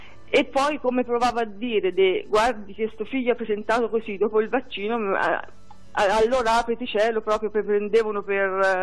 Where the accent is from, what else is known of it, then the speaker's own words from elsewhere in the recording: Bastia Umbra, Umbria, Italy; Io sono di Bastia.